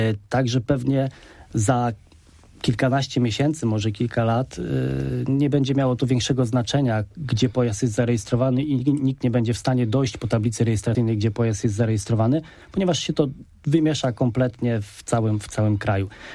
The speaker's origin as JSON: {"language": "Polish", "town": "Poznań", "region": "Greater Poland Voivodeship", "country": "Poland"}